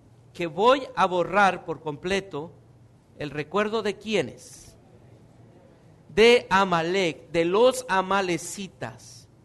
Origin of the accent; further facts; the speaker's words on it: Mexico; Bueno, a los que somos mexicanos, ¿verdad?